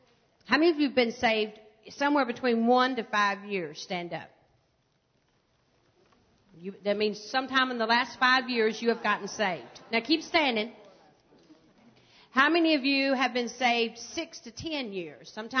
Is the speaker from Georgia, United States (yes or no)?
no; Alabama, United States; Hi. I'm from Alabama. So I know what bless your heart means.